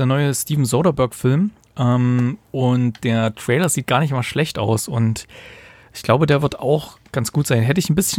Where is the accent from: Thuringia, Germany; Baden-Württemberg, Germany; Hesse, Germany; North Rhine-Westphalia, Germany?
Thuringia, Germany; Gera; ich bin ja, dadurch, dass ich in Gera aufgewachsen bin in Thüringen, bin ich immer noch so ein paar Facebook-Gruppen.